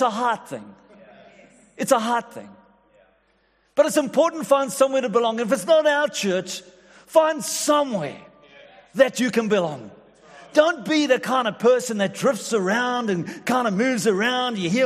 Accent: South Africa; also born or lived in England; my family immigrated to South Africa, and I spent most of my growing up years there, went to university there, met my amazing wife there, got married there, got into ministry there

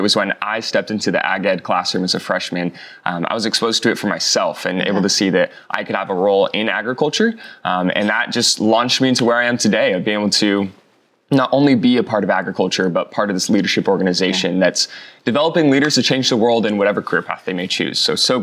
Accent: San Luis Obispo, California, United States; I'm from San Luis Obispo, California, right there on the Central Coast.

